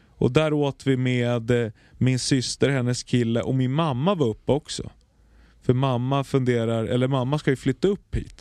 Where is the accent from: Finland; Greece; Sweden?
Greece; Fick man känna sig som en grek igen.